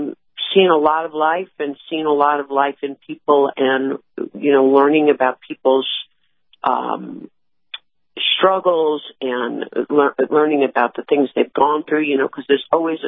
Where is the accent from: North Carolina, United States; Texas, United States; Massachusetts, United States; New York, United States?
New York, United States; now in Nashville, United States; You know, and I live in Nashville now, but I'm from New York